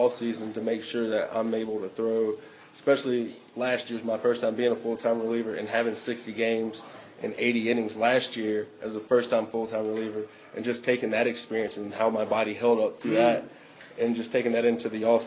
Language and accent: English; South Carolina, United States; now in Tennessee, United States; I'm from South Carolina. I live in Tennessee now.